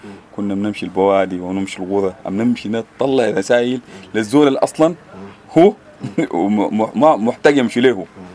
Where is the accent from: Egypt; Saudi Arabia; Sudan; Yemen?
Sudan; يتلمى كلنا كده كسودانيين